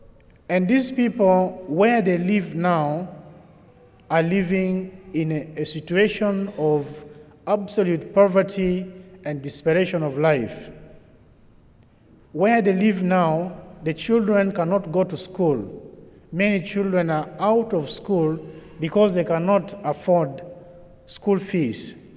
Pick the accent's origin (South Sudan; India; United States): South Sudan; Tombura, Western Equatoria; English is a second language; I come from South Sudan, dear sisters and brothers, and … I come from the Catholic Diocese of Tombura, Yambio.